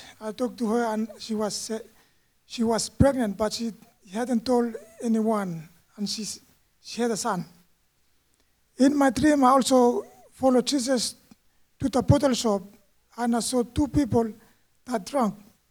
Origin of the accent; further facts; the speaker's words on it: Vanuatu; born there; I was born in Vanuatu. My family is Christian.